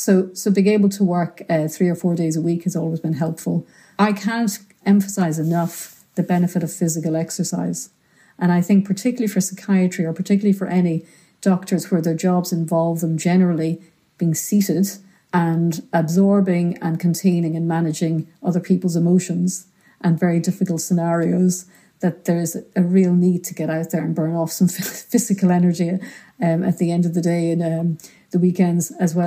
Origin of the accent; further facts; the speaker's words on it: Ireland; now in Scotland, United Kingdom; So I think also being Irish, we've always talked about politics and current affairs